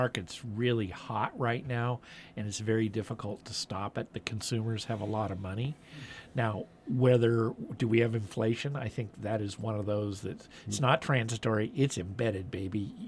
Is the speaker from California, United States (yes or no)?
yes; Arcata, California, United States; I remember growing up in Arcata, we'd get a big storm in, and it meant we were going down to night hunt widgeon on the bottoms.